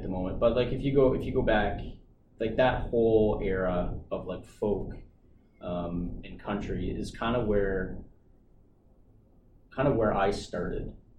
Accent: Ontario, Canada; So like I really have ties, and I'm not from there. Like, I'm from Ontario, but it's in my nature. It's in my blood.

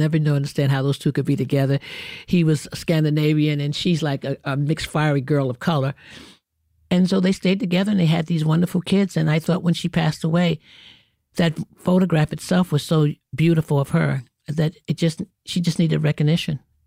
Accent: Brooklyn, New York, United States; And so to grow up in New York City in that manner was everything. I grew up in Brooklyn.

